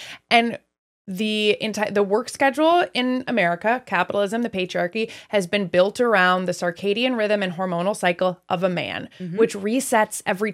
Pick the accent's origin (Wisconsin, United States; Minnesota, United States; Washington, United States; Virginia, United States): Wisconsin, United States; now in Los Angeles, United States; I am 34 years old. I am originally from Wisconsin, and I now live in Los Angeles, California